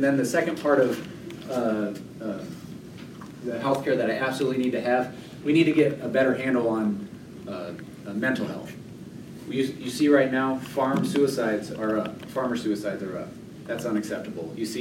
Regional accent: Sioux City, Iowa, United States; I come from Sioux City.

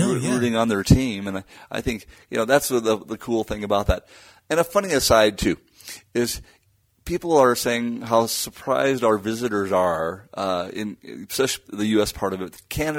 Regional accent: Edinburgh, Scotland, United Kingdom; born there; And I was born in Edinburgh, Scotland. So I was a dual citizen until I was 18.

